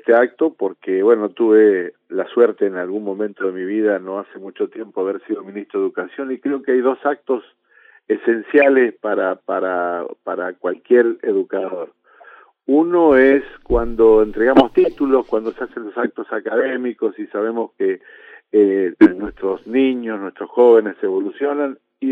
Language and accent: Spanish; Las Breñas, Chaco, Argentina; soy chaqueño, yo nací en Las Breñas.